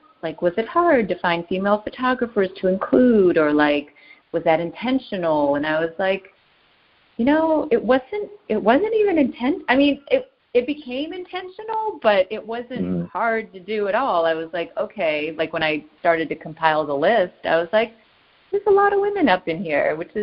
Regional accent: Detroit, Michigan, United States; Yeah, I grew up, you know, I grew up in Detroit, and our version of that was a place called Northland Skating

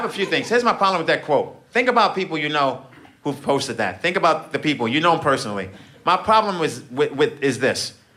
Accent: Brooklyn, New York, United States; I'm from Brooklyn. My worst, I'm in jail.

